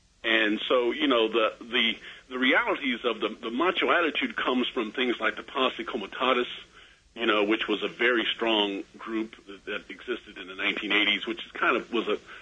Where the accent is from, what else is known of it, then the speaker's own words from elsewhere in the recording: Kansas, United States; Well, you know, I live in Kansas, and I grew up in Kansas, and I was teaching.